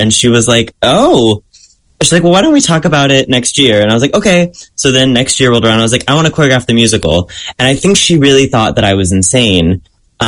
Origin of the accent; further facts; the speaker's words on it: Indiana, United States; but I'm essentially from the Midwest.